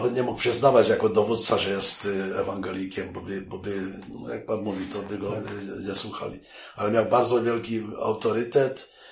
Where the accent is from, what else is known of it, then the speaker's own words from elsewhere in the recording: Silesian Voivodeship, Poland; że my tu jesteśmy Ślązakami cieszyńskimi